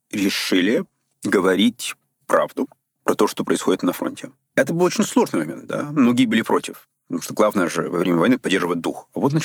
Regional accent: England, United Kingdom; Ukrainian is a second language; Я з Англії.

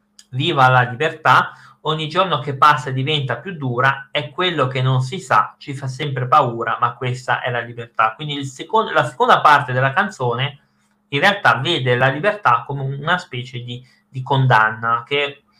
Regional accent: Siena, Tuscany, Italy; No, ma io non sono né di Livorno né di Bologna, sono di Siena.

